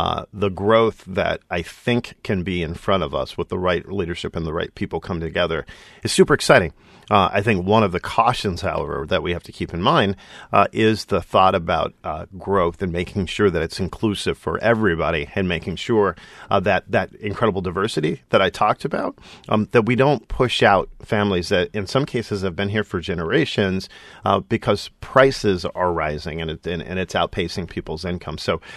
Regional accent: Stockton, California, United States; So I grew up in Stockton. We would come up to Oakland and see both of the teams play.

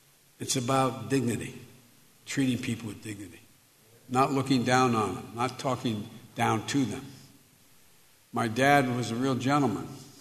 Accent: Scranton, Pennsylvania, United States; I went up to my hometown of Scranton, Pennsylvania, where I was born

